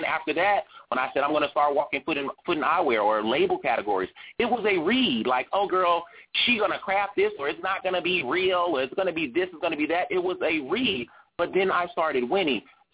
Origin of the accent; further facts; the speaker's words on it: Chicago, Illinois, United States; moved away as an adult; now in Los Angeles, United States; God told me to move to L.A. I'm from Chicago.